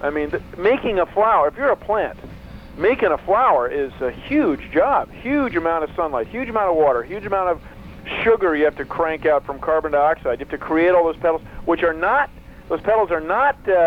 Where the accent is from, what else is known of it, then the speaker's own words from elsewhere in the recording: Washington, District of Columbia, United States; now in Seattle, United States; Back east, Washington, D.C.